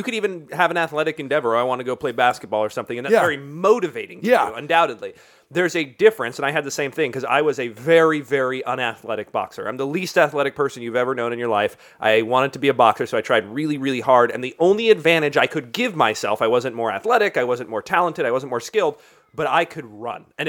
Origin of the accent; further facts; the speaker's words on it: Berkeley, California, United States; he beat the living fuck out of me in my hometown in Berkeley, in front of my friends